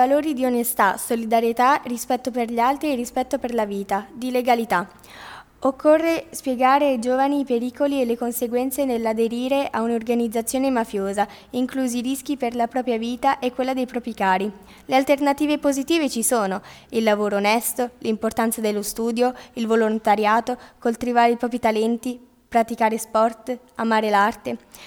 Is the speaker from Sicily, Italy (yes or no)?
yes; Palermo, Sicily, Italy; born there; sono nata a Palermo il 5 luglio del 1945.